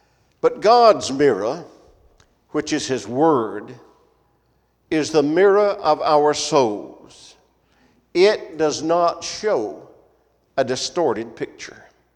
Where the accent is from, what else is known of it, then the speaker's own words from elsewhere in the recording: Decatur, Alabama, United States; I am from Decatur, Alabama, work and worship with the Somerville Road Church there in Decatur.